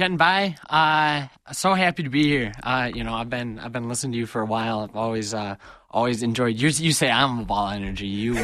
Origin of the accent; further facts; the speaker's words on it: Ann Arbor, Michigan, United States; because my hometown is Ann Arbor.